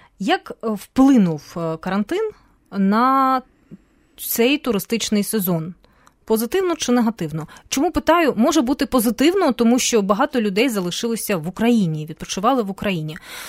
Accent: Luhansk Oblast, Ukraine; Я сама з Луганщини, і поки, ну, до війни дуже багато з друзями, з компанією їздили Луганщиною

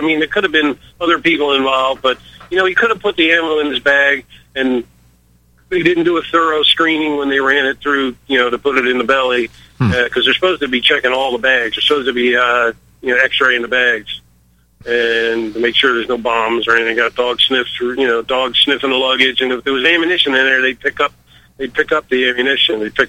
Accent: Fort Lauderdale, Florida, United States; I grew up in Fort Lauderdale, and, Lauderdale, Hollywood, and they do a lot of hyphenated things down there.

